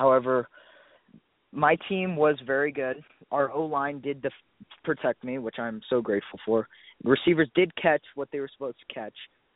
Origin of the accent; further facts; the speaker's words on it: Lake Tahoe, California, United States; I'm from Lake Tahoe, California.